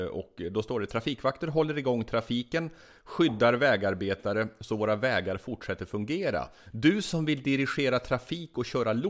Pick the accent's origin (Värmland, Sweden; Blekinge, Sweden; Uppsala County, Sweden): Värmland, Sweden; Karlstad; eftersom jag är från Karlstad och eftersom jag har följt hockeyn väldigt mycket.